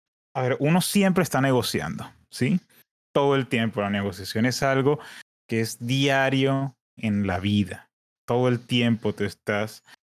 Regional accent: Colombia; Soy de Colombia, me gusta ir a la playa, me gustan los perros, pero tengo un gato.

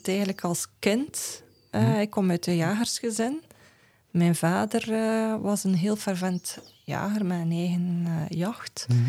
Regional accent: Watervliet, East Flanders, Belgium; born there; now in Lovendegem, Belgium; Nee, ik ben geboren in Watervliet.

